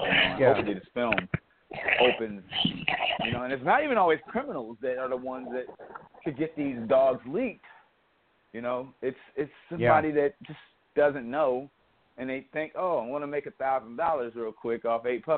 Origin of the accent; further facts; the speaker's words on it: Chicago, Illinois, United States; I learned, you know, I grew up in Chicago.